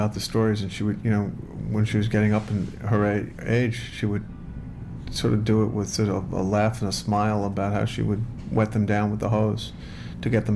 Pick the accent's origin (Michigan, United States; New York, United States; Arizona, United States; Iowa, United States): New York, United States; Brooklyn; I grew up in Brooklyn.